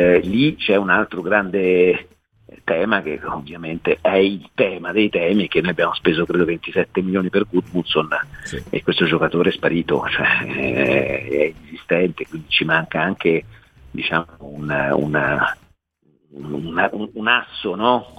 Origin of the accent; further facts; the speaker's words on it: Florence, Tuscany, Italy; Devo dire che da buon fiorentino, diciamo, allenato alla sconfitta